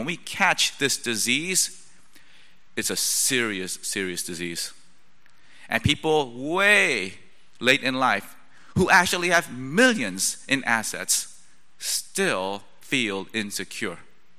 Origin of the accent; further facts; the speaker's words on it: United States; I am also an American, and I also have been caught up in the same system as all of us here.